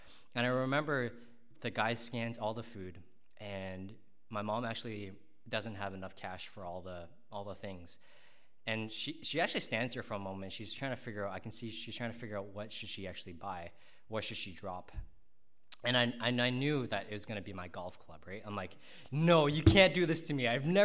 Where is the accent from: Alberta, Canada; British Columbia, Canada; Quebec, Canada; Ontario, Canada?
Ontario, Canada; Richmond Hill; some of you guys knew I grew up in Richmond Hill, and my family was we didn't have a lot of money.